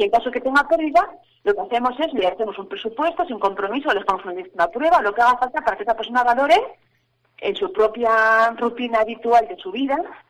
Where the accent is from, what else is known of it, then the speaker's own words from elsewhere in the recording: Vitoria, Basque Country, Spain; nosotros desde aquí, como somos de Vitoria de toda la vida